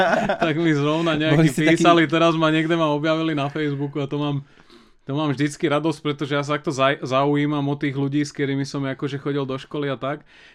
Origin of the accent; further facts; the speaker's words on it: Sereď, Trnava Region, Slovakia; also born or lived in Piešťany; Narodil som sa v Píšťanoch, ale ja v podstate ako celý život, do 18 rokov som žil v Seredí.